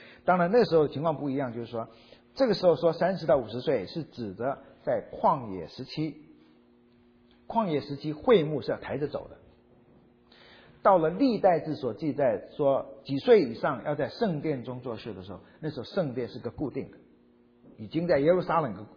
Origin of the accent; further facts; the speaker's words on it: Fujian, China; 那毕竟刚从我的家乡福建回来吧